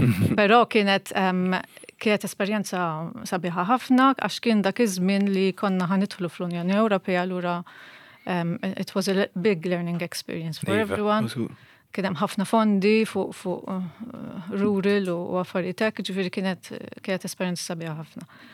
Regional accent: Rabat, Gozo, Malta; Ovvjament ikkun ta' tjaw lili l-ewwel nett għax il-Ħaġar nafhom jiena proprjament mir-Rabat allura ħdimt ħafna qrib tagħhom f'diversi okkażjonijiet

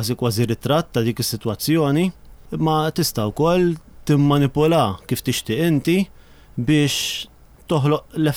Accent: Senglea, South Eastern Region, Malta; Jiena mill-Isla, jiġifieri l-ambjent tal-Kottonera nafu tista' tgħid daqskemm naf il-Palatidi.

